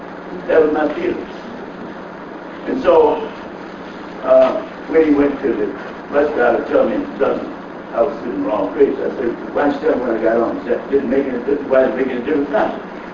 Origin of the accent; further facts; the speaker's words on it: Birmingham, Alabama, United States; born there; I was born in Birmingham, Alabama. And legend has it, when I was 8 months old, I looked around in Birmingham